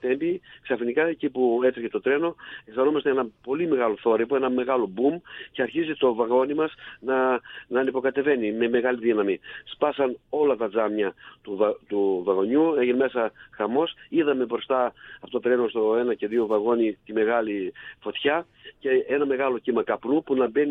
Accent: Thessaloniki, Central Macedonia, Greece; Εγώ είμαι από Θεσσαλονίκη. Ναι. Είμαι δημοτικό σύμβολο στο Δήμο Θεσσαλονίκη.

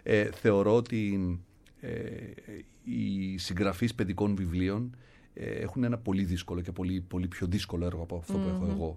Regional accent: Trikala, Thessaly, Greece; για τους δασκάλους μου τότε, στα Τρίκαλα, γιατί μεγάλωσα στα Τρίκαλα.

